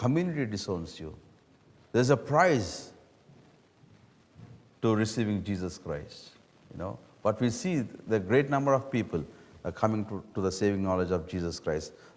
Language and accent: English; India; English is a second language; Generally back home, Mennonites speak for long. And then being an Indian, that adds to the timing.